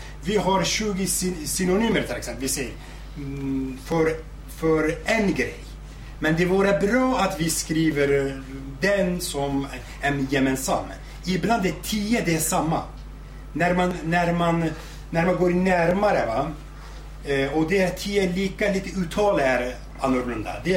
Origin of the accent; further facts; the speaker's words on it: Turkey; first language Zazaki; Swedish is a second language; Jag är från Turk. Jag, mitt modersmål, modersdialekt så att säga, det är sasaki. Jag kan kurmanji också. Jag förstår sorani också.